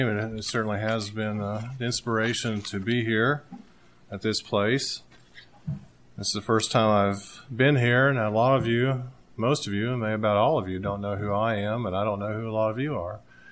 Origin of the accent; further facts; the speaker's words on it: Kansas, United States; I knew I grew up in Kansas, western Kansas, and it was a small town.